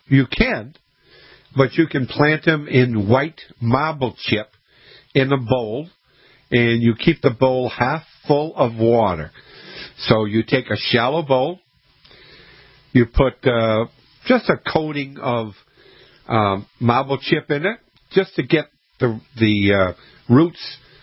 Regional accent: Scituate, Massachusetts, United States; I grew up in Scituate, which is almost on Cape Cod.

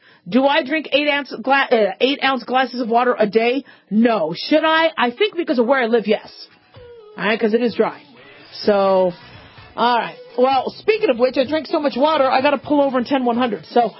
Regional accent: Phoenix, Arizona, United States; I grew up in Phoenix, but Phoenix still had a little bit more moisture than Southern Nevada.

